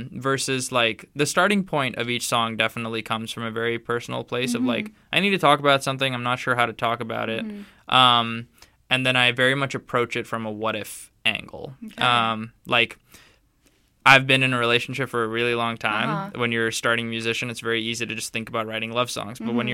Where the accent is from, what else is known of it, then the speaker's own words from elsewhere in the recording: West Bengal, India; English is a second language; So there's this weird conflict of not quite being Indian enough, not quite being Western enough.